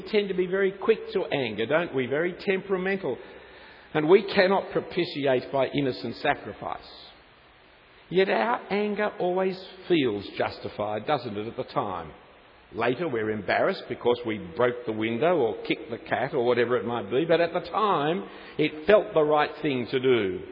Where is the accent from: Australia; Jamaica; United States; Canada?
Australia; we're all suffering the pleasures and joys of being an Australian and the embarrassments and shames of being an Australian.